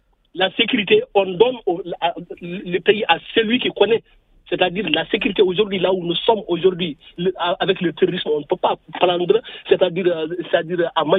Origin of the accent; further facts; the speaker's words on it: Mauritania; dans ma communauté, je ne veux pas dire que tout est rose à Mauritanie